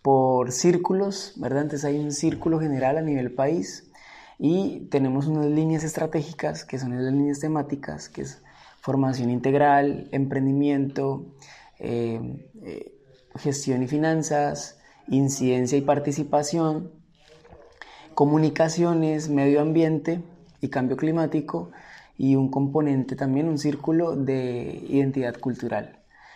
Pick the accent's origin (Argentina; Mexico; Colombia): Colombia; vengo de Colombia y represento la Red Nacional de Jóvenes Rurales en Colombia.